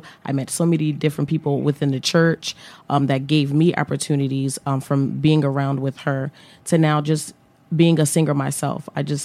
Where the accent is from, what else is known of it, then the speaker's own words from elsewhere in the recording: New Haven, Connecticut, United States; Growing up in New Haven, I attended Nathan Hale in middle school, and then I went off to go to Wilbercross High School, where I graduated in 2005.